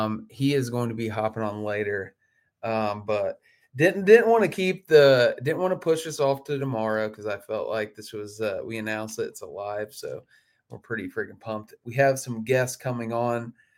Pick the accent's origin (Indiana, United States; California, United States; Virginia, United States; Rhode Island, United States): Indiana, United States; I'm really, really pumped that we're going to be releasing it in Ohio, even though Indiana is my home state.